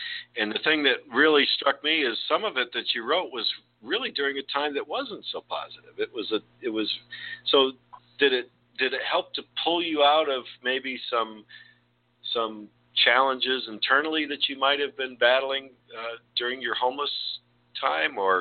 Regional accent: Atlanta, Georgia, United States; And so again, I come from Atlanta, which is the city of the Phoenix.

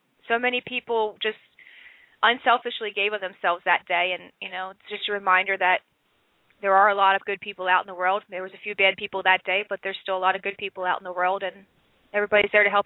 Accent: Pottstown, Pennsylvania, United States; right here in my hometown, 5 minutes from my house in Pottstown.

